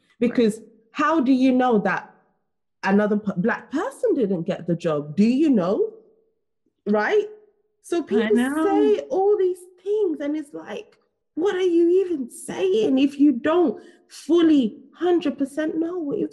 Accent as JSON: {"language": "English", "country": "Nigeria", "tie": "born there", "moved": "yes", "said": "I was born in Nigeria. I moved here."}